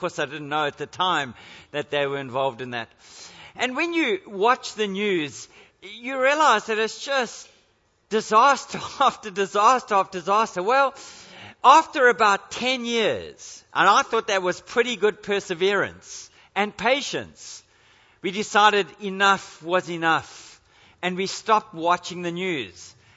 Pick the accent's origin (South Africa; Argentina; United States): South Africa; now in Australia; you come here as a foreigner, as a South African, obviously born in South Africa.